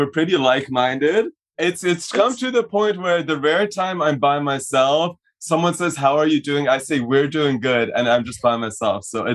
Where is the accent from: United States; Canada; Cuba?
Canada; No, we're Canadian, so they don't even have a creator fund.